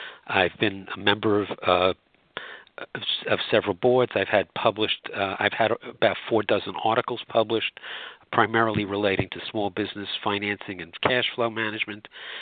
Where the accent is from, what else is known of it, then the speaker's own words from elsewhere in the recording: Brooklyn, New York, United States; accent: Brooklyn; No, I was born and bred in Brooklyn.